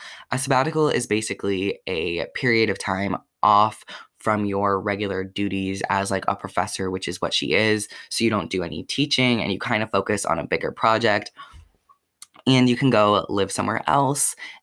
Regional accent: Madison, Wisconsin, United States; And we moved back to where I originally lived, which is, I can just say it doesn't really matter, Madison, Wisconsin. It's like where the UW is, if you know that school.

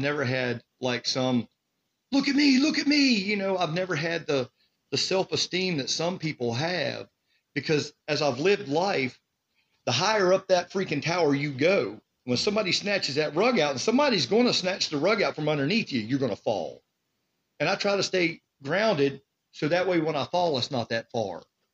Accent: West Virginia, United States; And so I'm originally from West Virginia, so I have a lot of – West Virginia songs, and I have a lot of references to coal and stuff.

